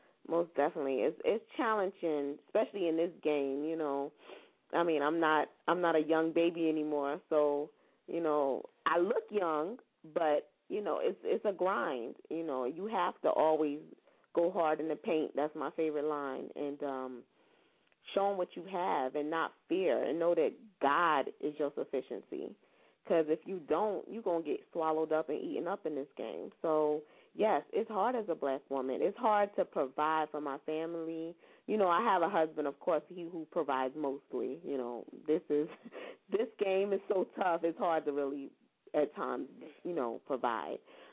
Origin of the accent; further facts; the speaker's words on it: Philadelphia, Pennsylvania, United States; I'm originally from Philadelphia. And so I went to performing arts in Philly.